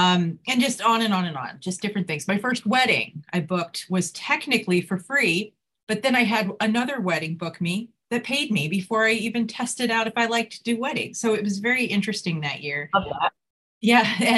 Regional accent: Reston, Virginia, United States; now in Sterling, United States; I grew up in Reston. So I've been a Restonian my whole life. I live in Sterling now, but I'm still a Restonian at heart. My parents' house is still there.

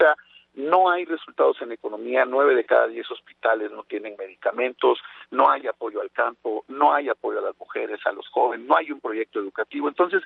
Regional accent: Mexico; antes de ser panistas, priistas o periodistas, somos mexicanos.

